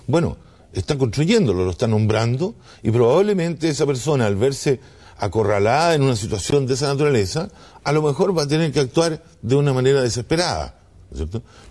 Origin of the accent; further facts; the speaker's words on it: Chile; tenemos derechos como ciudadanos chilenos, y tenemos derechos a la vez como pueblo indígena, como pueblo mapuche